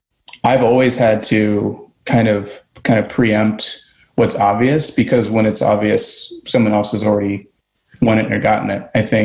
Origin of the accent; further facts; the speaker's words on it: Indiana, United States; I grew up in Indiana. I grew up in a, you know, particularly white part of Indiana, if that's even fair to say.